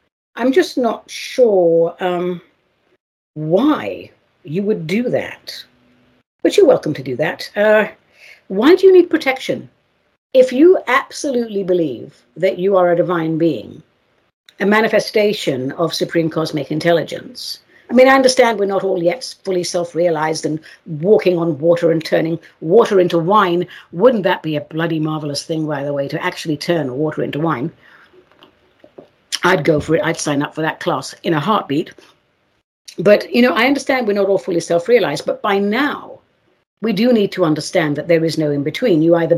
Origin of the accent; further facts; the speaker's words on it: England, United Kingdom; now in United States; my race ancestry is Armenian. I grew up in England, obviously. I'm an American citizen now, blah, blah, blah. But I grew up in a family of Armenians from the island of Cyprus, where they speak Greek and where they also speak Turkish.